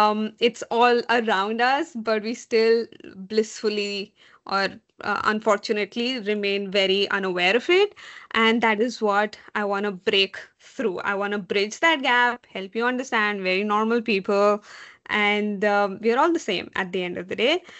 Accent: Delhi, India; now in Florida, United States; Hello everyone … I am a female, a millennial, I'm an Indian. I am currently living in the US, in Florida, born and brought up Delhiite.

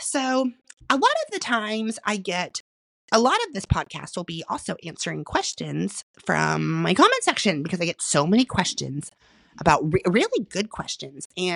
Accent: Oklahoma, United States; So I'm born and raised in Oklahoma

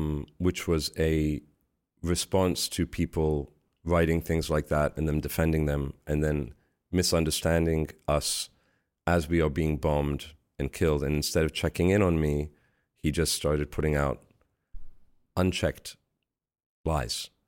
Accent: Hong Kong; also born or lived in London / New York / Boston; now in Tel Aviv, Israel; because I grew up in Hong Kong and London. I've lived in New York and Boston.

